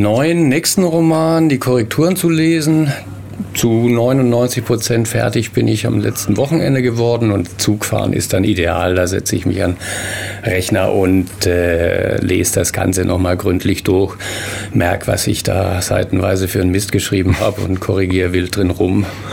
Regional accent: Wassertrüdingen, Bavaria, Germany; born there; Wassertrüdingen ist mein Geburtsort, der liegt noch im Fränkischen.

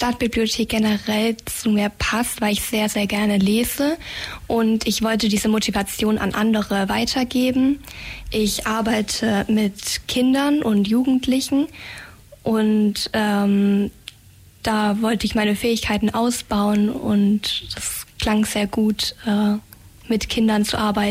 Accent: Baden-Württemberg, Germany; Hallo, ich komme aus der Nähe von Heidenheim.

